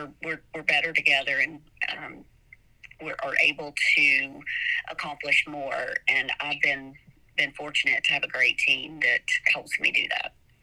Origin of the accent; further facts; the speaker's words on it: Tennessee, United States; I grew up in East Tennessee in the foothills of the Smokies, Blount County